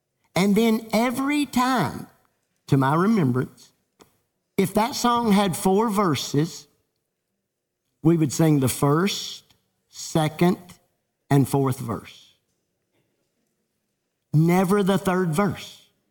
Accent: Ledbetter, Kentucky, United States; I was so blessed that when I came from Ledbetter to Hardin, I knew I was in a city church. I knew Hardin had money. Because see, in the country church where I was raised, our Heavenly Highway hymnal was soft cover.

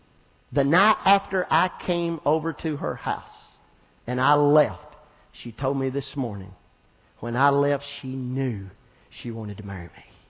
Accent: Scotland, United Kingdom; We're Scottish. In Scotland, during a leap year, the woman can ask the man to marry them.

